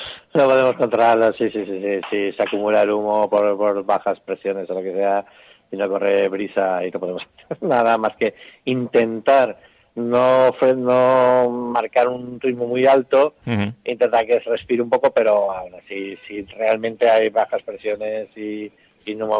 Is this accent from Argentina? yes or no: no; Valencia, Valencian Community, Spain; A ver, yo soy de Valencia, aquí también hay una batalla de flores.